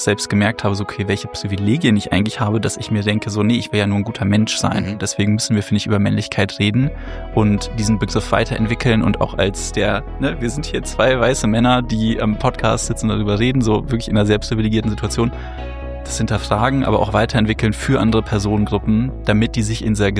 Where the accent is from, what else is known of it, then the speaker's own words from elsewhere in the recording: Göttingen, Lower Saxony, Germany; so bin ich halt im Endeffekt groß geworden, habe dort in Göttingen mein Abitur gemacht